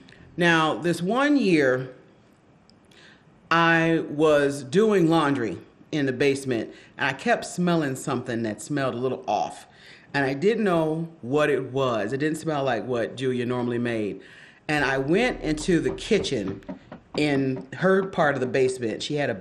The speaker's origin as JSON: {"language": "English", "town": "Macon", "region": "Georgia", "country": "United States", "lives_now": "Detroit, United States", "said": "I am from Macon, Georgia, but I live in Detroit, Michigan."}